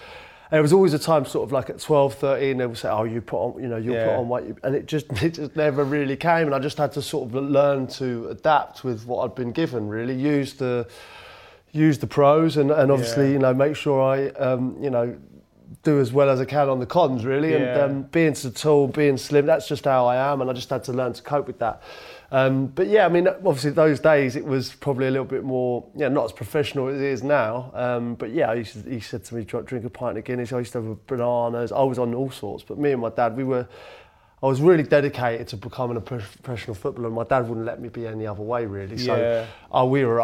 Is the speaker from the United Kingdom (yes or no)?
yes; Macclesfield, North West England, United Kingdom; born there; also born or lived in Singapore; Mum was from Manchester. Mum and dad met in Manchester. My dad's from London. So I was born in Macclesfield. I was a journeyman from an early age. Went to Singapore.